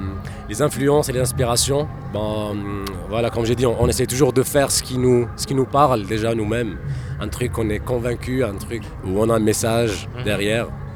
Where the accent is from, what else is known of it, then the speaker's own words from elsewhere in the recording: Algeria; now in Switzerland; Du coup, on habite en Suisse. Moi, je suis algérien.